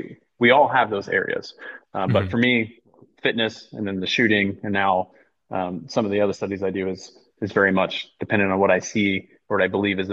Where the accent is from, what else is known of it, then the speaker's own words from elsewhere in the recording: Philadelphia, Pennsylvania, United States; also born or lived in Tennessee; My family's from Philadelphia. I was born in Tennessee while they were on business. Ended up going back to Philadelphia. Went to the same school my parents did, or my dad did. So pretty much claimed Philadelphia, and that's why I say I'm from Philly.